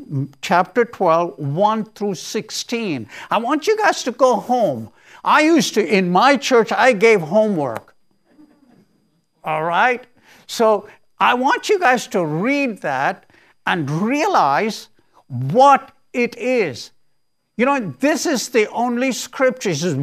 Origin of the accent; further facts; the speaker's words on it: India; when I was growing up in India